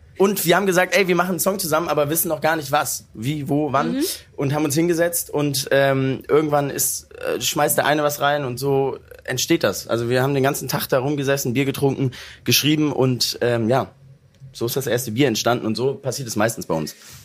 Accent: Cologne, North Rhine-Westphalia, Germany; Wir kommen aus Köln

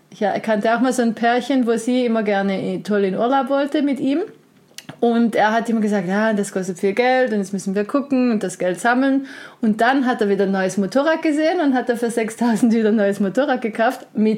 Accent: Switzerland; gerade bei uns in der Schweiz

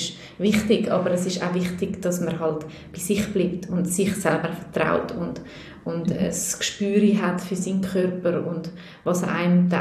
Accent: Switzerland; also born or lived in Peru; ich bin Schweizerin und Peruanerin, also ich komme noch aus Südamerika

